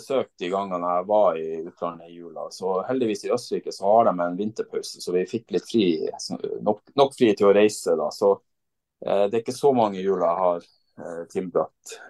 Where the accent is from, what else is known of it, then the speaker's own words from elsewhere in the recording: Vadsø, Finnmark, Norway; Vi har hjemme i Vadsø så har vi ribbe